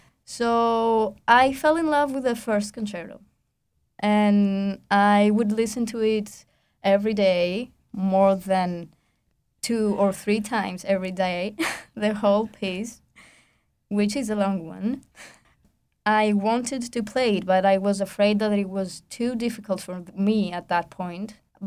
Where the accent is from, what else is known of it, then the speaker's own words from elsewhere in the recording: Greece; English is a second language; now in Fairbanks, United States; That's my second semester here. And I'm from Greece, and that's the first time I've been in the US